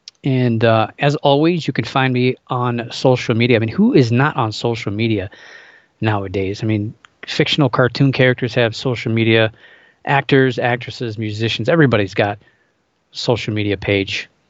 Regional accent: Ohio, United States; And I'm from Ohio, so we'll be talking about the Grassman sightings as a focus.

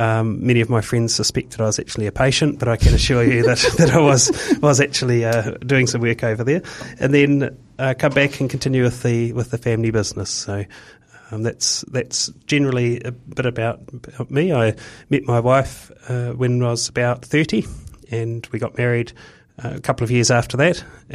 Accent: North Island, New Zealand; Growing up in the North Island, we didn't have that experience of extreme and prolonged cold

